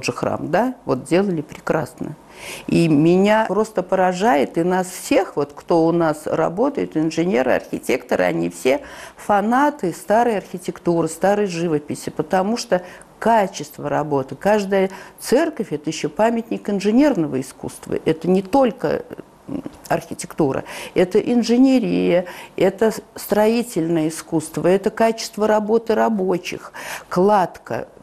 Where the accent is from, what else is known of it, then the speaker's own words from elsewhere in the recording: Tsaritsyno, Moscow, Russia; Я просто выросла в Царицыне, где стояли дворцы, был старинный парк.